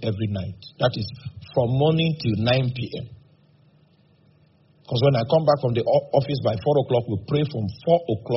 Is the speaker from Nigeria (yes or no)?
yes; Makurdi, Benue, Nigeria; And I was born in Makurdi. I grew up here, so I know this town back to back.